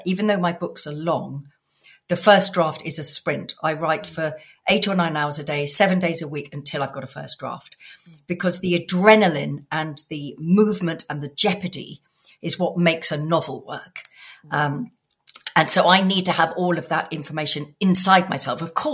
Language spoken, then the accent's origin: English; South East England, United Kingdom; I grew up in Sussex. I live in Sussex.